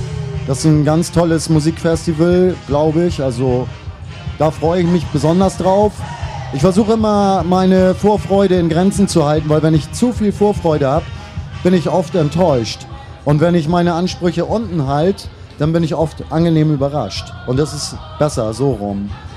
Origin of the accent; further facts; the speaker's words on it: Hamburg, Germany; Und das fällt mir als Hamburger besonders leicht, maritime Stücke zu schreiben.